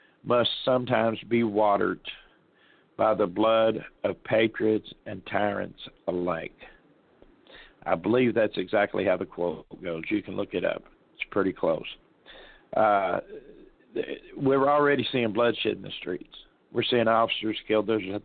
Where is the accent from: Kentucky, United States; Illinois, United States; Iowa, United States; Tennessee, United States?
Kentucky, United States; Louisville; Okay, I'm from Louisville. I'm from Louisville. That was my hometown. And I tell you what, it has changed.